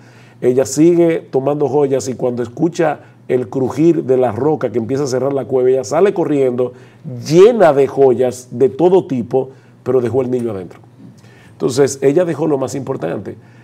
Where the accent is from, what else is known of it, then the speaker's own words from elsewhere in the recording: Dominican Republic; Por ejemplo, nosotros somos dominicanos.